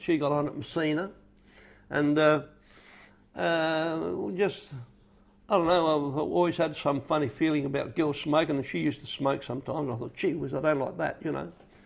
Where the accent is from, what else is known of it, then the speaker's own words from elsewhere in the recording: Australia; born there; they could not believe that I was born in Australia.